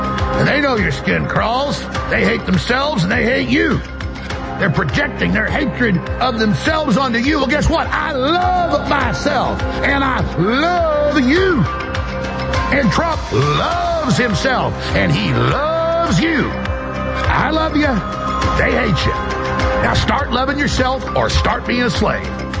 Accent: Dallas, Texas, United States; And I grew up in Dallas when it was the most dangerous city in the country off and on.

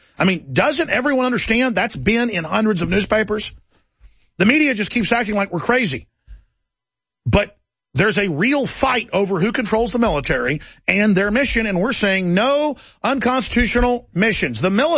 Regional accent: Dallas, Texas, United States; Lives in Dallas, outside Dallas, my hometown.

